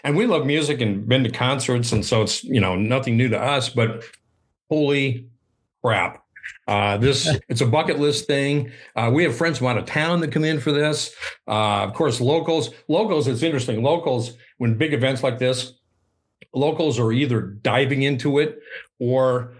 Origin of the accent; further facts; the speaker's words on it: Omaha, Nebraska, United States; also born or lived in Iowa; I grew up with like stock car racing on Friday nights. This is how old I am from Omaha and in Iowa, stock car racing on Fridays